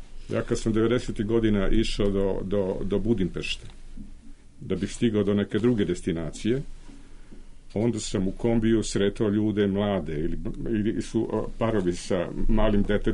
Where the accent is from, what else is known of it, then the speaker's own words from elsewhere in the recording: Belgrade, Serbia; boravim ovde i da su mi tri ćerke Beograđanke, ja se smatram i Beograđanin.